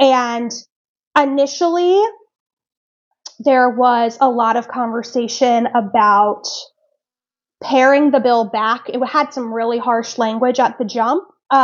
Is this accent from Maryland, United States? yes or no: yes; Maryland, United States; I grew up in Prince George's County public schools. And for those of you not familiar, Prince George's County is like one of the most diverse school districts and counties. Like, I don't know anywhere, but like certainly in the state of Maryland.